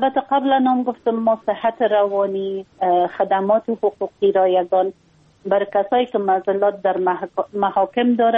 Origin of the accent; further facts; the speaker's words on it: Afghanistan; ما یک خانم مسلمان هستم، از افغانستان هستم